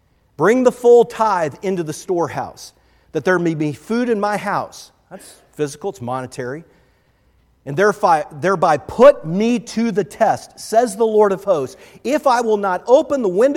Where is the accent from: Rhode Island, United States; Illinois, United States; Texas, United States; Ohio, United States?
Ohio, United States; Canton; I couldn't prepare this message without thinking of my church I grew up in Canton, Ohio, Canton Baptist Temple.